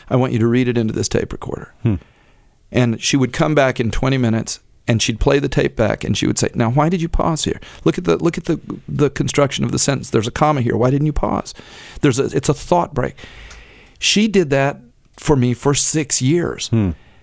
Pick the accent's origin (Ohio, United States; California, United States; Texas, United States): Texas, United States; Oakville; It's named for all of the beautiful live oaks that grow down there. Oakville is my hometown.